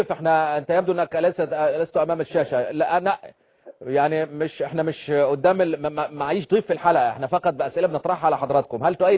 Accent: Syria; عندنا في سوريا

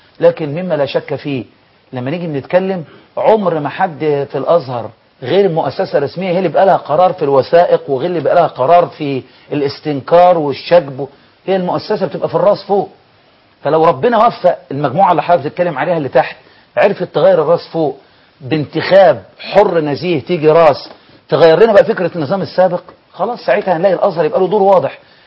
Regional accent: Egypt; احنا عندنا في مصر

